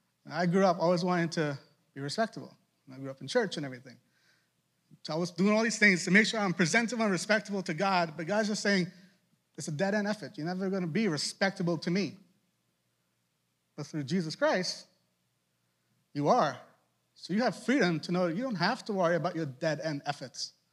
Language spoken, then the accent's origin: English; Trinidad & Tobago; also born or lived in Boston; now in United States; So I told the first service, I'm from Trinidad, and I grew up in Boston. So I have an accent that comes out when I read.